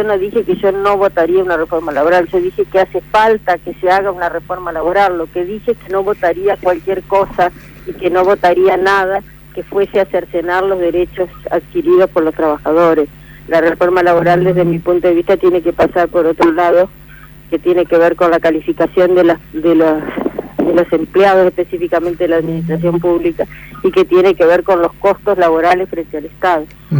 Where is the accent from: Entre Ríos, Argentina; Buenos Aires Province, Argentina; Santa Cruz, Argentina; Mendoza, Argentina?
Entre Ríos, Argentina; Victoria; Ahora, por ejemplo, hoy yo voy a quedarme acá en Victoria porque tengo que ver a gente de mi pueblo